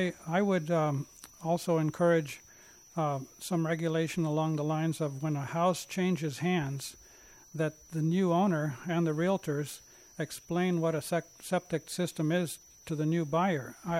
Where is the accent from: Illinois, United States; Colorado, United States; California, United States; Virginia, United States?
California, United States; Jenner; from Jenner.